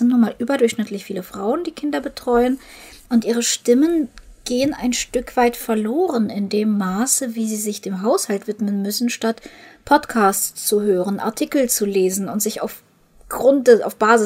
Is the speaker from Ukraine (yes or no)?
yes; Ukraine; Ich komme ja aus der Ukraine und ich habe in meinem Leben viele Krisen mitgemacht.